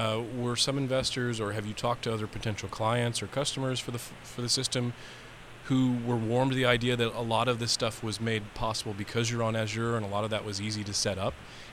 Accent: San Francisco, California, United States; maybe I can try out one of the airports around my hometown in San Francisco

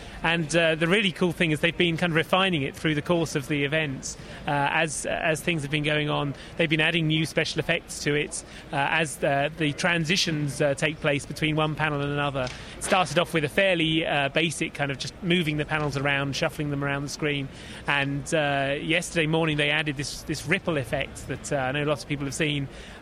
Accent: England, United Kingdom; now in United States; People often can't sort of pick up the nuances of the of my accent. Yeah, I'm from England. I lived there for about 30 years, and I worked for Microsoft for about 4.5 years in the UK office in Reading near London before coming over here.

